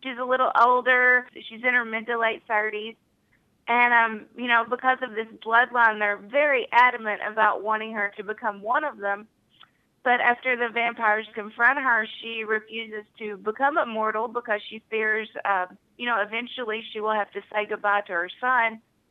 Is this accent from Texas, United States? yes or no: no; Mount Vernon, Ohio, United States; a mansion that is maybe 30 minutes away from my hometown here in Mount Vernon.